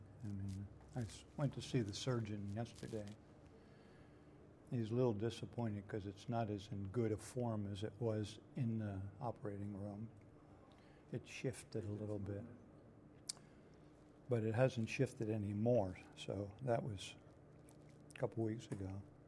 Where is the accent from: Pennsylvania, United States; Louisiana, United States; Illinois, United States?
Pennsylvania, United States; Philadelphia; I'm from Philadelphia, the city of brotherly love, although it's usually called the city of brotherly shove.